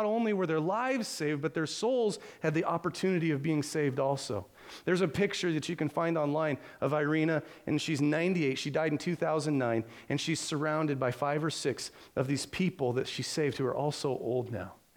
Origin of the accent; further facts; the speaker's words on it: Ione, United States; it'd kind of be like growing up in Ione. Now, people, don't misunderstand me. I love Ione. I've always enjoyed Ione. I loved it when I moved here. I was glad to leave, but I'm really glad to be back. This is home.